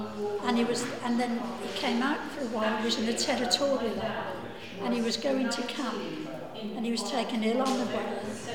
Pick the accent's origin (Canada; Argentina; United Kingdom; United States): United Kingdom; England; I must say British, not English, mustn't I, although I am English.